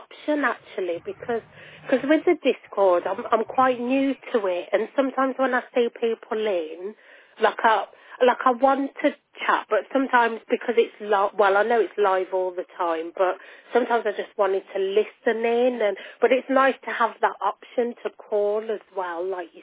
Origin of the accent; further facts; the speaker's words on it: Birmingham, West Midlands, United Kingdom; Birmingham, UK.